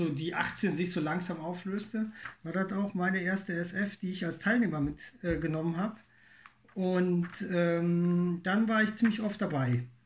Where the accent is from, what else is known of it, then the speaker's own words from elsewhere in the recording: Rhineland-Palatinate, Germany; ich komme auch aus dem Westerwald, kann man so sagen, und gehöre zum EC Hohe Grete.